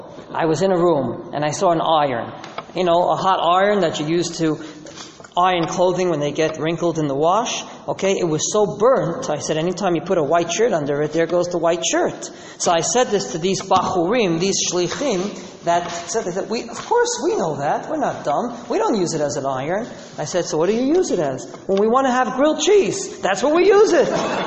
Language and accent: English; Israel; When I was a kid growing up in Israel, my parents told me everything in Israel is expensive.